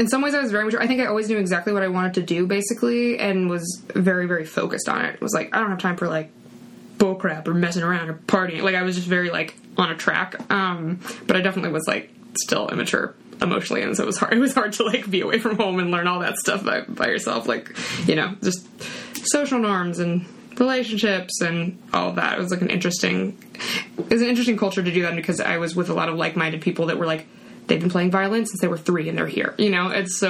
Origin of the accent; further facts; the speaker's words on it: West Virginia, United States; Okay, yeah, so I'm from West Virginia, and I started doing acting when I was, like, a little kid in local theater.